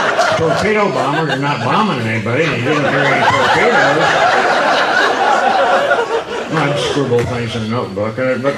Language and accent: English; Indiana, United States; born there; In 1928, and I was born in Indiana.